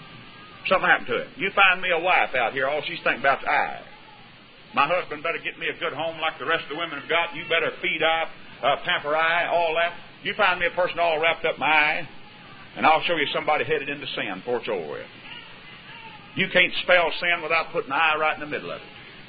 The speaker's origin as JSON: {"language": "English", "town": "Graham", "region": "Texas", "country": "United States", "tie": "born or raised there", "said": "Out in my hometown in Graham, Texas, there's some people out there in my hometown."}